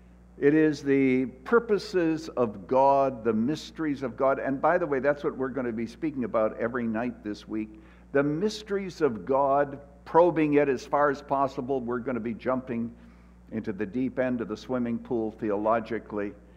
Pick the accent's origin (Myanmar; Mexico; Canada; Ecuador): Canada; now in United States; I was born and raised in Canada. I was a Canadian citizen for many years, but my wife is an American, my kids are an American, so I, a number of years ago, became an American citizen.